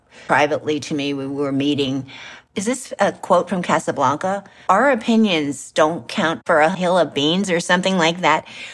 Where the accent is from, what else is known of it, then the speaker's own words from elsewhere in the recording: Canada; She's a Canadian, just like I'm a Canadian.